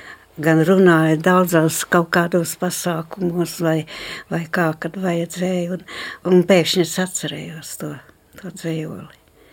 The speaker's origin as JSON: {"language": "Latvian", "town": "Naukšēni", "region": "Valmiera Municipality", "country": "Latvia", "tie": "born or raised there", "also_born_or_lived": "Rūjiena / Mazsalaca", "said": "Laikam es tomēr teiktu, ka tur, ko es piedzimu Naukšēnos, jā, kaut gan nu, Rūjens slimnīcā, bet Naukšēnos tad jau mēs dzīvojām tur. Vēlāk pārgājām uz Mazsalacu, tāpēc man it kā gāja tur skolā un tā saistās ar Mazsalacu"}